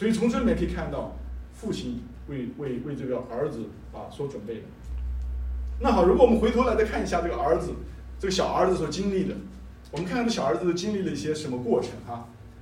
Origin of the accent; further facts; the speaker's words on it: Xinjiang, China; 我是从新疆长大的，从建设兵团长大的，我的父母都是兵团的农民当时。